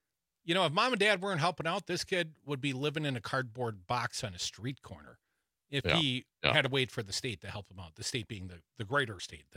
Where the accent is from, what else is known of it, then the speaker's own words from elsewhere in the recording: United States; Like, I want to know what the English people have to say about anything. I'm American.